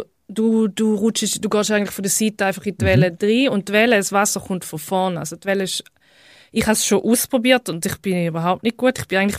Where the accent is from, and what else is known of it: Switzerland